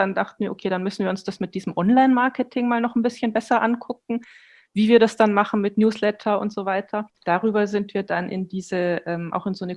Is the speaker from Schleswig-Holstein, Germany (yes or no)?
no; Munich, Bavaria, Germany; now in Berlin, Germany; bin ursprünglich aus München, bin seit 20 Jahren in Berlin und bin auch jetzt gerade aus Berlin zugeschaltet.